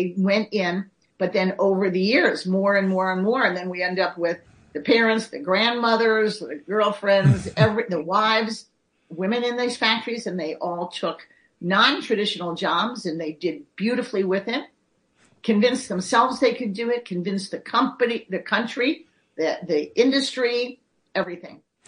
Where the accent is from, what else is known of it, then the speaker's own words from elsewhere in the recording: Kenosha, Wisconsin, United States; also born or lived in Trenton / Lambertville; I was born in Trenton, Mm-hmm. Lived in Lambertville for 11 years and then grew up in Kenosha, Wisconsin.